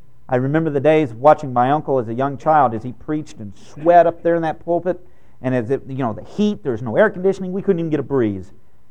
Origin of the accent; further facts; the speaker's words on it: Texas, United States; I grew up in East Texas where pews were never padded.